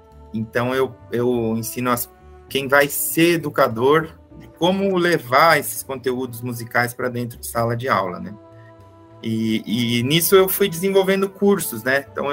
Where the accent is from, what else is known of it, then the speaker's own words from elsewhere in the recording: Campinas, São Paulo, Brazil; eu sou de Campinas, né? Tem só em Campinas, né, o jongo, o samba de bumbo